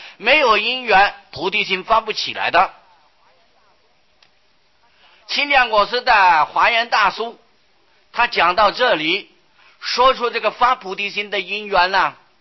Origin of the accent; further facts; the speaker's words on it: China; 最起码我们是中国人